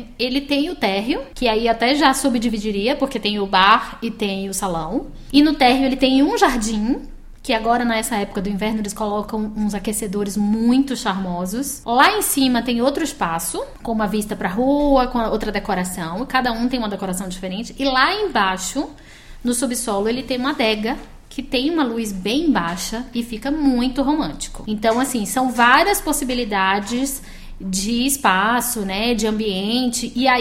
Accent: Bahia, Brazil; Eu sou baiana, né? Pra mim, isso aqui é muito frio, é o Polo Norte.

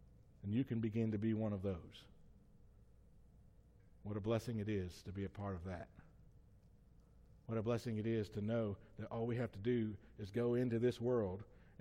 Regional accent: Alabama, United States; born there; I was born in Lamar County, Alabama.

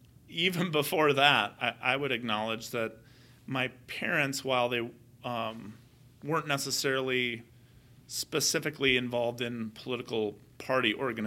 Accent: Butterfield, United States; So growing up in Butterfield, a population around 500

